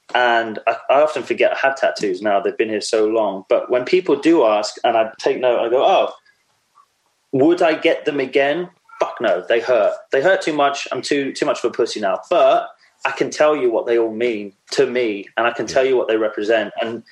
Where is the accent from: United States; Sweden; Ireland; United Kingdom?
United Kingdom; Wandsworth, London; also born or lived in Dubai; So I'm from Wandsworth, South London, originally. And when I was born, we lived in on a little street called Love Lane in Wandsworth.